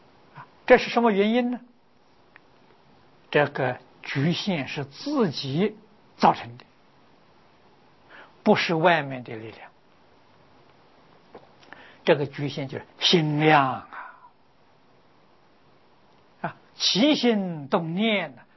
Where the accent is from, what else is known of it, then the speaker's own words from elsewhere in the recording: Taiwan; 我们从台湾来的